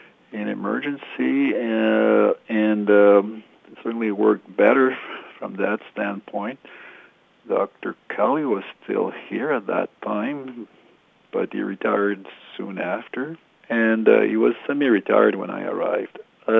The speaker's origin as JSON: {"language": "English", "town": "Hawkesbury", "region": "Ontario", "country": "Canada", "also_born_or_lived": "Ottawa", "said": "I did my schooling in Ontario. I come originally from Hawkesbury, but then my family moved to Ottawa, and then I went to Ottawa University and did my training there."}